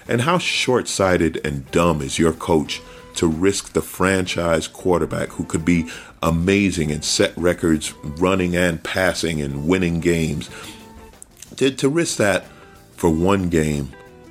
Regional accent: New York, United States; I'm a Knicks fan. I grew up in New York, but I absolutely love the Clippers.

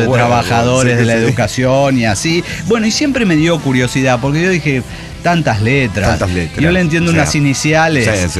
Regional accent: Chiapas, Mexico; now in Mexico City, Mexico; soy chiapaneca, residente en Ciudad de México.

